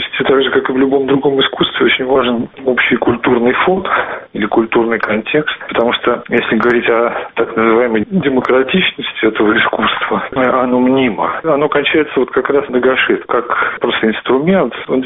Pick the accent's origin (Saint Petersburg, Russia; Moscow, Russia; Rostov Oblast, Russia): Saint Petersburg, Russia; Конечно, это мой родной город. Когда человек прожил там, в общем, 30 лет